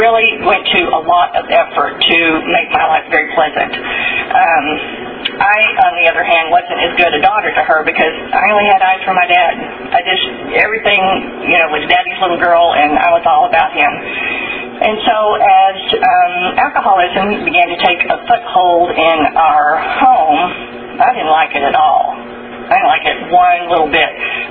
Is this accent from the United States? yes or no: yes; Plano, Texas, United States; I grew up in Plano, Texas, which is a suburb of Dallas, and it was a very small community when I lived in Plano.